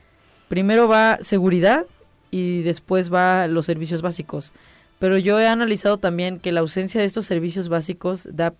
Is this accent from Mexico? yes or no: yes; Mexico; al final de cuentas pues somos el futuro de México